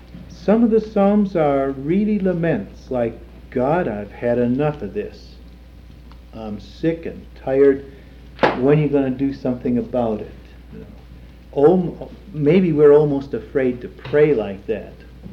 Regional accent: Cleveland, Ohio, United States; I'm from Cleveland, Ohio, and I don't want any dirty cracks about what a terrible place Cleveland, Ohio is. It is the place of my birth

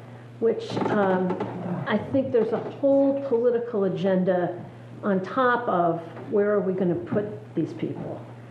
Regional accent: New York City, New York, United States; I'm from New York City

